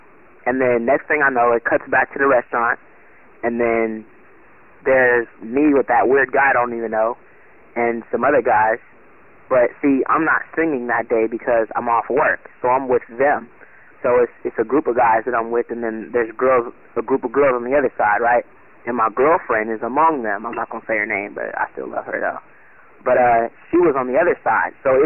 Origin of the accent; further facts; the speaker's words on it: Pasadena, California, United States; it cuts back to my hometown, which is Pasadena, and I see the house that I grew, like, the house that I used to grew up